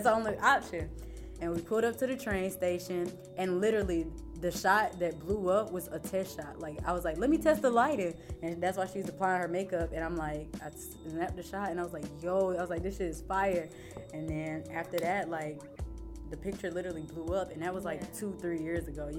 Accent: Atlanta, Georgia, United States; now in Los Angeles, United States; I'm born and raised in Atlanta, Georgia, on the South Side. And I am now located in Los Angeles

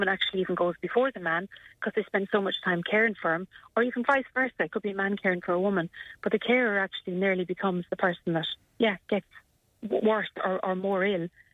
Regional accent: Ireland; As Irish people, we're really bad to nurture relationships, especially when we don't feel great.

